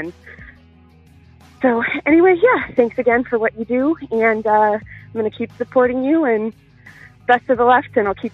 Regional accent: Wyoming, United States; So I grew up in the West, in Wyoming, in a very conservative family and very right-wing, very racist, xenophobic, bigots, all of the things.

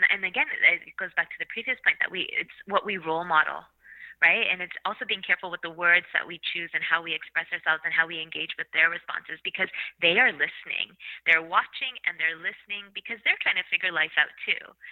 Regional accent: Canada; I was very lucky to be born and raised in Canada

